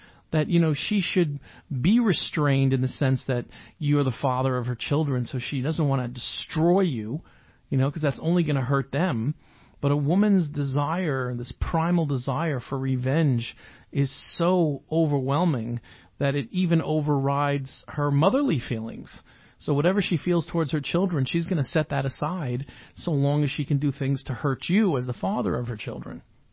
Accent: New York, United States; You forget, Tom, I grew up in New York, and I know what a crazy person Trump is, okay?

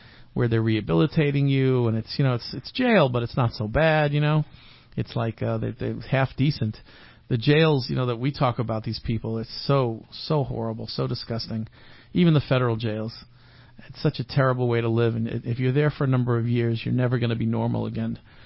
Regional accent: Virginia, United States; I want you to know I'm also from Virginia. I lived in Alexandria, Virginia for many years.

